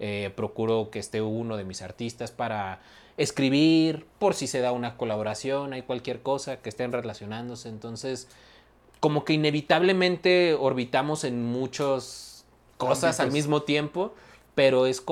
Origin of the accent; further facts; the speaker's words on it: Coacalco, State of Mexico, Mexico; Sí, bueno, crecí en Coacalco, en el Estado de México.